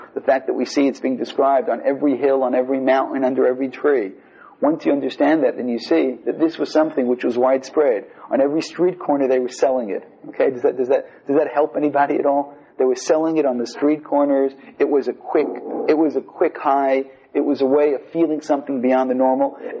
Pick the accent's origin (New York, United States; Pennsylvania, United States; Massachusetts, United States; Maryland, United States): New York, United States; Brooklyn; We're both from Brooklyn.